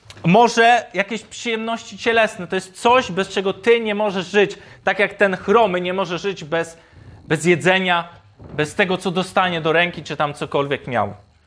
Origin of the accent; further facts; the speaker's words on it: Toruń, Kuyavian-Pomeranian Voivodeship, Poland; ja pochodzę z Torunia, od urodzenia chodziłem do kościoła katolickiego przez prawie 18 lat